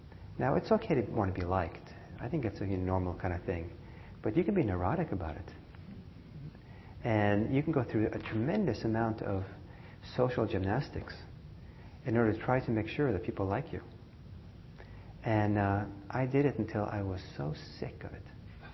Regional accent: Norway; also born or lived in Italy / United States; I grew up some in Norway, some in Italy, and some in the United States.

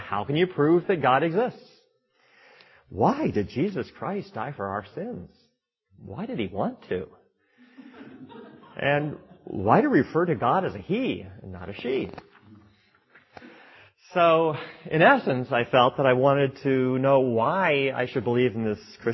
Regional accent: Kansas City, Missouri, United States; So when I was a teenager growing up in Kansas City, Missouri, in the 1960s and 1970s

